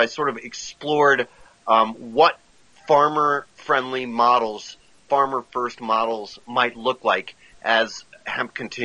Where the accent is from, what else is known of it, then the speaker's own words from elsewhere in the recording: New Mexico, United States; My home state is New Mexico, but I work in hemp and cultivate hemp in a number of places around the world.